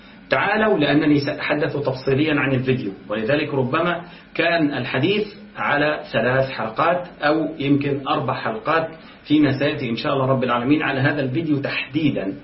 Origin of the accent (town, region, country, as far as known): Egypt